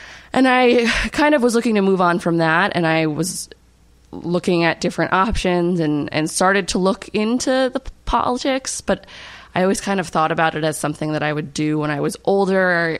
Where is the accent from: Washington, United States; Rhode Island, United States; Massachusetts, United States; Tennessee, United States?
Rhode Island, United States; Middletown; I grew up in Middletown, which is just, for people who don't know, maybe the next town over from Newport. And I went to URI for engineering, and after I graduated, I moved into Newport.